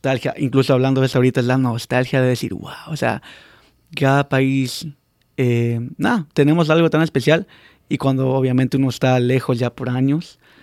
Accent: Ecuador; also born or lived in New Jersey; A los 4 años para Ecuador, pero me crié todo en Ecuador. Todo.

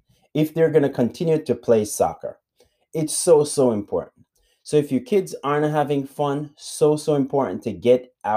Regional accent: Jamaica; And again, I'm from Jamaica, so it was a different time, different culture.

